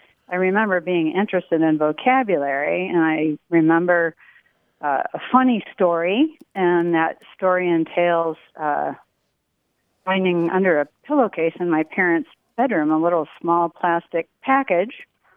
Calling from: Alden, Michigan, United States; I am calling from Alden, Michigan. It's a beautiful lake country where I live.

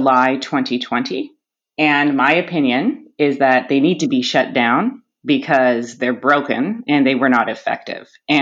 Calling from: Toronto, Ontario, Canada; I'm in Canada, I'm joining you from Toronto

